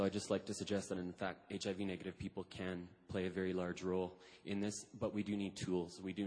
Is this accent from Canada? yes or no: yes; Ottawa, Ontario, Canada; I'm from Ottawa, Canada.